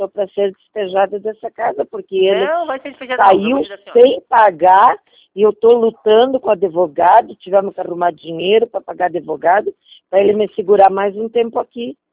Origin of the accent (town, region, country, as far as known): Curitiba, Paraná, Brazil; born there